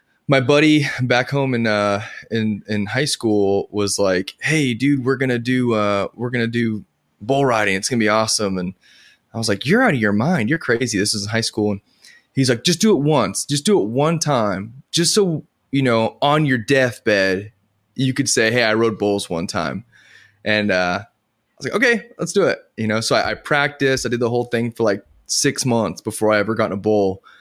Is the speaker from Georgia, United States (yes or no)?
no; Edgewood, New Mexico, United States; It's a small little cow town outside Albuquerque, like 30 miles east, called Edgewood.